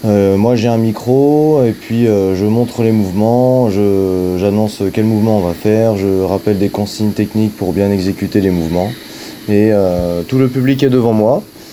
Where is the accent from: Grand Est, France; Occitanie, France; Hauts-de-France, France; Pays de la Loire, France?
Pays de la Loire, France; Talmont; j'ai grandi à Talmont et je suis ensuite parti à mes 19-20 ans au club de la Chaise Giraud.